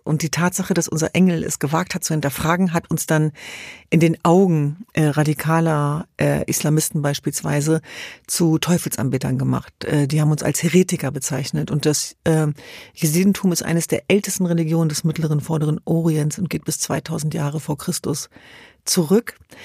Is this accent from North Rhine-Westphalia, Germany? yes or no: no; Hannover, Lower Saxony, Germany; born there; Wir sind in Hannover zur Welt gekommen. Wir hatten ein ziemlich deutsches Leben, würde ich sagen.